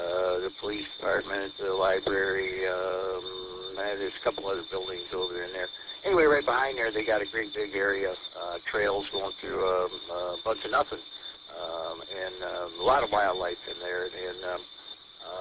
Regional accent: Roseville, Michigan, United States; I grew up in Roseville there. Right down the road from what's now the Macomb Mall, or was.

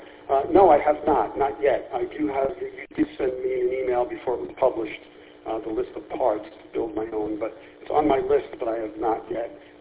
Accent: New York, United States; moved away as an adult; now in Virginia, United States; I consider my home state New York. I've been living in Virginia for about a year now, but New York I was born and raised there and lived there for 60 plus years. It'll always be my hometown.

